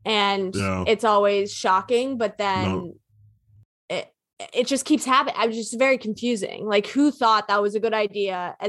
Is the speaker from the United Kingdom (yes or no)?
no; Virginia, United States; Yeah, I grew up in Virginia, and my friends were very Christian, and I just have FOMO.